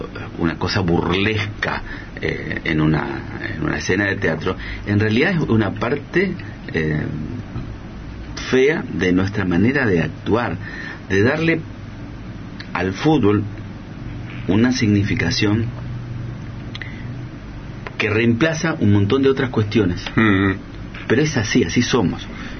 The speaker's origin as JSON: {"language": "Spanish", "country": "Argentina", "said": "buena parte de esta manera de ser de nosotros como argentinos"}